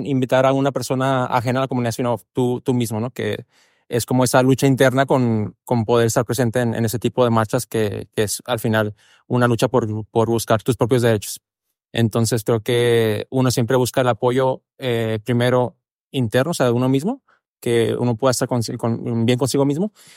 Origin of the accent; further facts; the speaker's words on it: Mexico; now in Barcelona, Spain; yo me vine de México a Barcelona, aún dentro del armario, y me tocó vivir esta experiencia de cambio hasta que llegué a Barcelona hace 8 años aproximadamente.